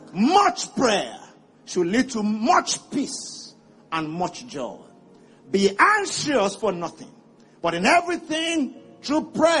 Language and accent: English; Ibadan, Oyo, Nigeria; In my growing up days, where I grew up in Ibadan, sometimes there's no water flowing through the tap.